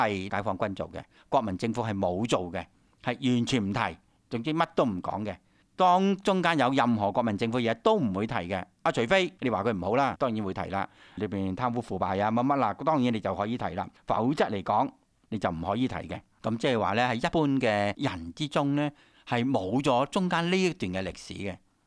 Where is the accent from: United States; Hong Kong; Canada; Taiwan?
Hong Kong; 我哋香港人都知噶啦